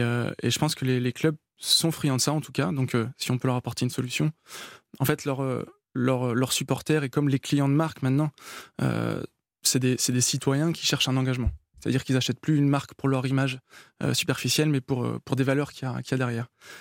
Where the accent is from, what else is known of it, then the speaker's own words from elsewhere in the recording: Nantes, Pays de la Loire, France; on en parle au club du FC Nantes, puisqu'on est nantais